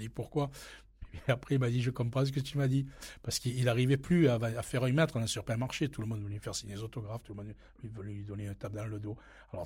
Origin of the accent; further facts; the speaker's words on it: Marseille, Provence-Alpes-Côte d'Azur, France; Je viens de France, oui, Marseille.